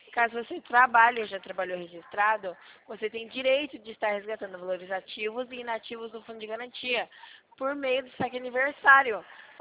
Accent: São Paulo, Brazil; Eu sou de São Paulo.

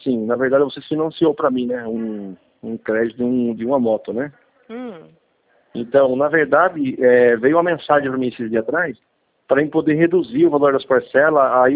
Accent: Itu, São Paulo, Brazil; Aí, como sou daqui de Itu

